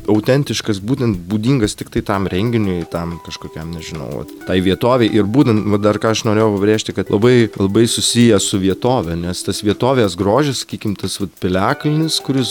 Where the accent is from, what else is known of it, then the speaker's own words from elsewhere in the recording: Alytus, Alytus County, Lithuania; Sakydamas, kad gal ne visai esu Alytiškis, turiu omeny, kad gal labiau esu pasaulio būtent Alytiškis, kur būna ir ten, ir ten, ir ten.